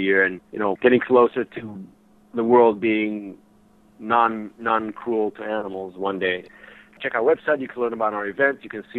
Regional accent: Israel; English is a second language; now in United States; You know, I was born in the States, grew up in Israel, but came back to the States in 2000.

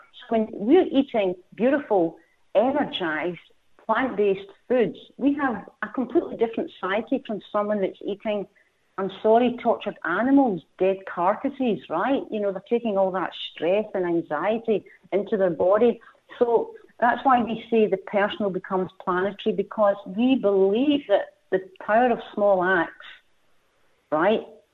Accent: Scotland, United Kingdom; also born or lived in Galway / Australia; now in London, United Kingdom; we were in Scotland, my home country, for many years. We're now in London, England

